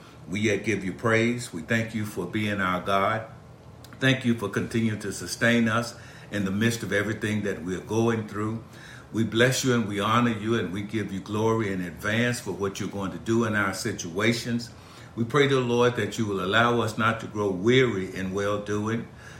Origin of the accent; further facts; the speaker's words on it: Birmingham, Alabama, United States; as we spent some time in Birmingham, my hometown.